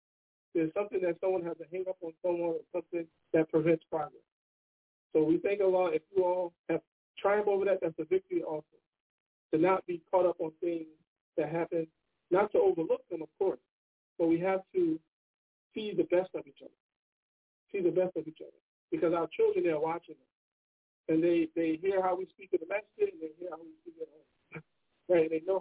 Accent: East Coast, United States; I come from the East Coast

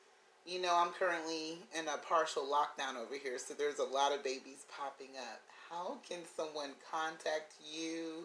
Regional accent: the South, United States; I'm from the South where you sat with elders and these times are gone.

